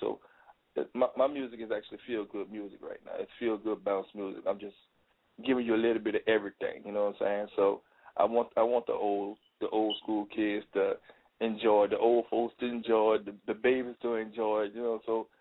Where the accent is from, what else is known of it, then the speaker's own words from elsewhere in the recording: New Orleans, Louisiana, United States; I'm like, you know, I'm a big legend in my hometown of New Orleans, Louisiana.